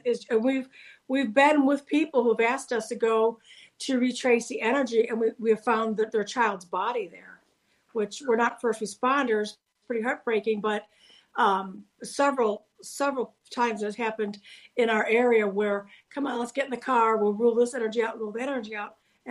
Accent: Florida, United States; now in Pittsburgh, United States; I was raised in Florida and been here about 30-some years.

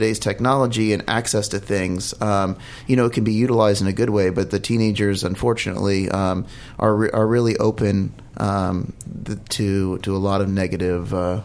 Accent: Long Beach, California, United States; Yeah, I'm a Long Beach born and raised here in California.

